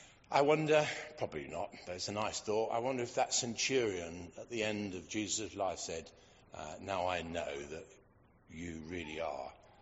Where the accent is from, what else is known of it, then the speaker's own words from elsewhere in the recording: England, United Kingdom; that we're English, aren't we?